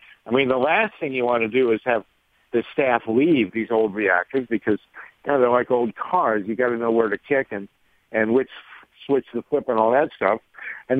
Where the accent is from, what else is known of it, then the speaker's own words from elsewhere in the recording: Ohio, United States; But, you know, I'm from Ohio, where they've managed with a single sentence in the budget to kill the entire wind industry.